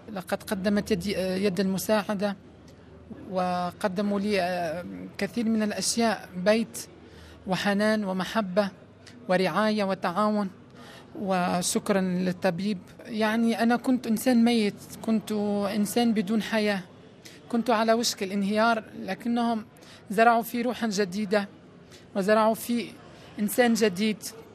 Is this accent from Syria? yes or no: no; Tunisia; now in Lampedusa, Italy; احنا الأفارقة والمهاجرين، يعني اللي هم الموجودين الحين بلمبدوزة، وانا مثلا من تونس